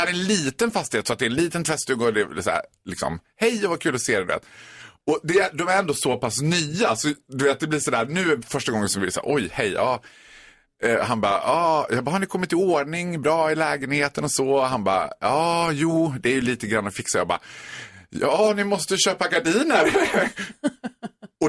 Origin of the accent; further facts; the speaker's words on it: Borlänge, Dalarna County, Sweden; Vi är barndomsvänner från Borlänge. Han var ju lite från, han var ju från the right side of the track och jag var från the wrong side of the track. Mm. Så jag var lite mer från Borlänges mer utsatta områden, som man säger.